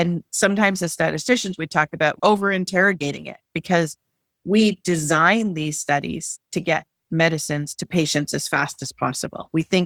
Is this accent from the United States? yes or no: no; Canada; I have a PhD in statistics from Carnegie Mellon University in the US, but I'm actually Canadian.